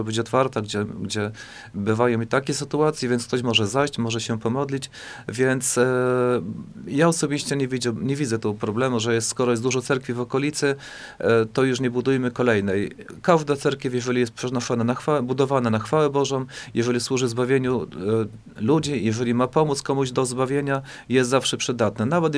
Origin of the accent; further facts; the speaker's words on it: Lemko Region, Poland; mianowicie sam pochodzę z Łękowszczyzny.